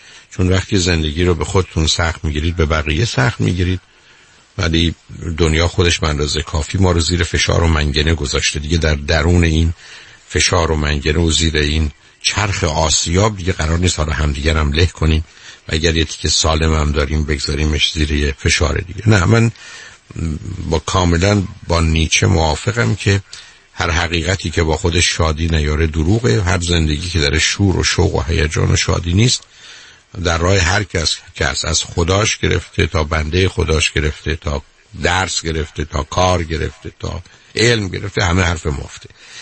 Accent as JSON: {"language": "Persian", "country": "Iran", "tie": "born or raised there", "said": "در یه جامعهی مانند ایران و در یه محیط تربیتی مانند ایران رو بنده میدونم به صورت بمباران رو سرمون دارن میریزم، چون خود منم توی همچی جامعهی بزرگ شدم"}